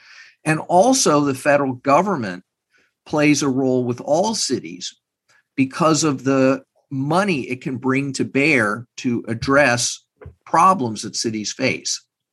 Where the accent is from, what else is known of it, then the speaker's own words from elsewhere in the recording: Texas, United States; I'm from Texas. I have family not far from Uvalde.